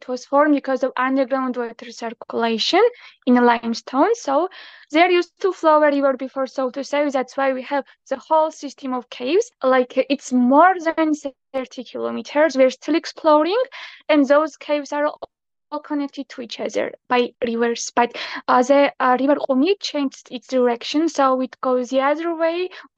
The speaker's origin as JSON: {"language": "English", "region": "Imereti", "country": "Georgia", "second_language": "English", "said": "I'm from Georgia, living in Skaltupo in a small town"}